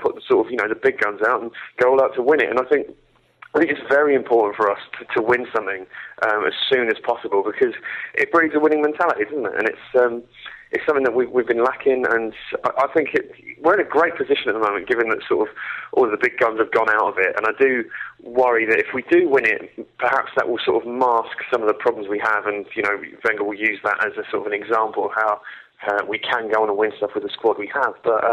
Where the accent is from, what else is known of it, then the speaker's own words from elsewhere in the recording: East of England, United Kingdom; I'm from Essex originally, and it's West Ham town